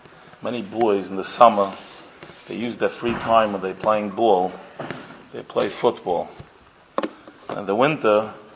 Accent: Lakewood, United States; I come from Lakewood. I didn't grow up knowing much about sports.

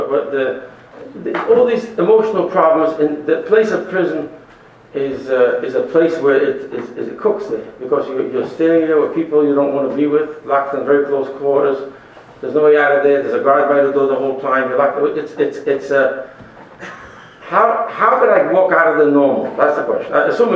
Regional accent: Brooklyn, New York, United States; As a kid, I didn't want me to see this. I grew up in Borough Park.

